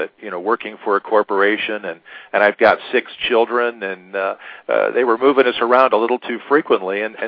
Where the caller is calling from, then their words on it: Pueblo, Colorado, United States; I'm calling from Pueblo, Colorado.